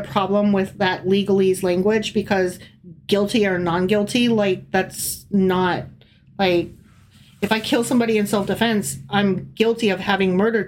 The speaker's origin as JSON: {"language": "English", "country": "United States", "tie": "born there", "said": "I'm only 50. I was born in 75, okay? When I was born in the United States"}